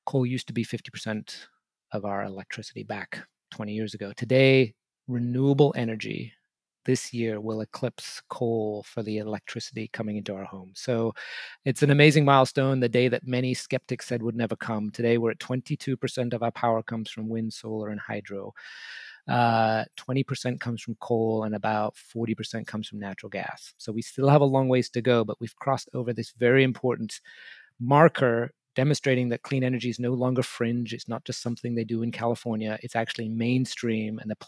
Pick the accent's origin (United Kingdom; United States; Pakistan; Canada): United Kingdom; England; I grew up in England in the 1970s and early 80s